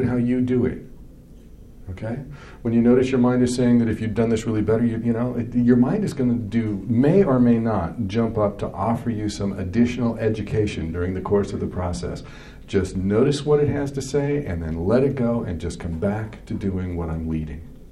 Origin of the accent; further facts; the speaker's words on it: Kansas, United States; I'm from Kansas. I grew up in Kansas. and I speak this way.